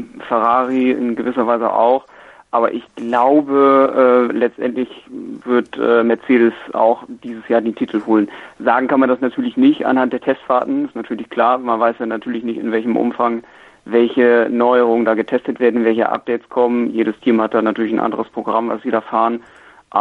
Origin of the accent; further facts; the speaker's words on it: Jever, Lower Saxony, Germany; komme aus Jever, also Nordsee sozusagen, so die Ecke.